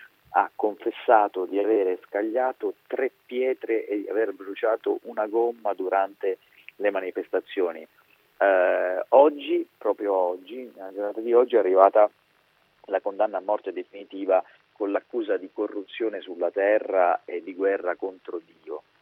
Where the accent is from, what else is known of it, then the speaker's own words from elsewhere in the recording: Sicily, Italy; Ma direi non solo da siciliano che fa parte di una generazione che è stata fortissimamente segnata da quelle stragi